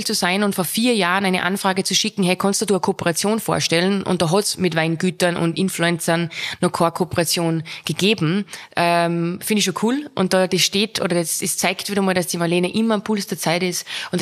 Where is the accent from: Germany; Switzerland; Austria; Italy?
Austria; Salzburg; wir kommen beide aus dem Gau in Salzburg. Die Marlene aus dem Pinzgau, ich aus dem Bongau.